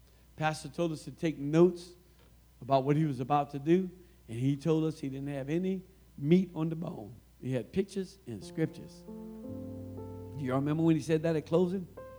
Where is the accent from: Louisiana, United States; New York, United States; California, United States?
Louisiana, United States; I'm from Louisiana. I have my immediate family here. I got to run a long ways to get my mama a hug. About 700 plus miles to get my mama to hug me.